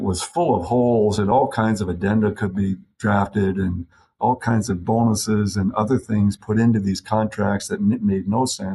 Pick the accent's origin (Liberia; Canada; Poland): Canada; now in United States; given that I grew up in Canada and here I am trying to understand what goes on in this country